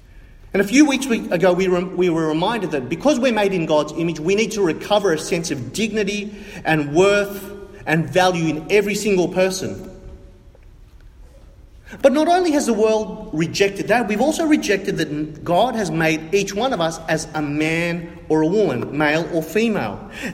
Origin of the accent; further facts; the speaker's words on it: Australia; I, as an Australian, as a foreigner